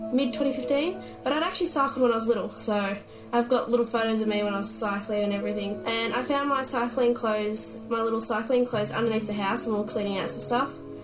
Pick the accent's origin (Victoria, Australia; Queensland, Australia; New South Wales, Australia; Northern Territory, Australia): New South Wales, Australia; Lower Blue Mountains; also born or lived in Penrith; I was born in Penrith and then we lived in the Lower Blue Mountains.